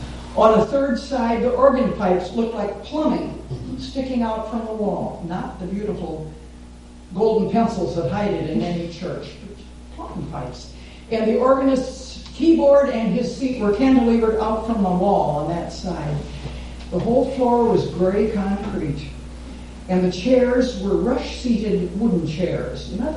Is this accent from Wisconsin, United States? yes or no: yes; Wisconsin, United States; And I said, "I'm a Unitarian from Wisconsin.